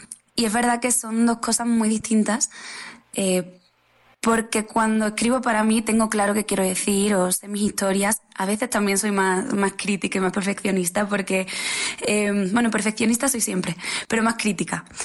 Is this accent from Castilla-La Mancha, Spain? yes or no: no; Jaén, Andalusia, Spain; Yo soy de Jaén, Andalucía, entonces pues tengo las raíces del flamenco.